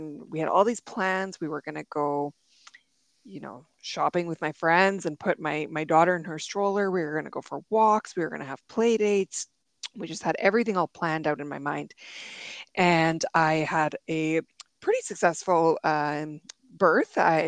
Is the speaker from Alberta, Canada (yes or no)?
yes; Drayton Valley, Alberta, Canada; now in Edmonton, Canada; I am originally from a small town, Drayton Valley, in Alberta, Canada. And now I live in a small town just kind of outside of Edmonton, Alberta.